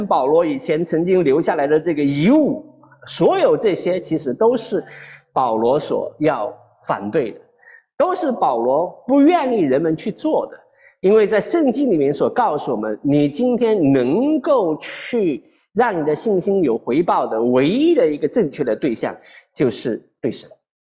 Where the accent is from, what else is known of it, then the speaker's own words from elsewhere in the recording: Zhejiang, China; 我在浙江长大，那浙江是一个沿海的一片的这个城市啊，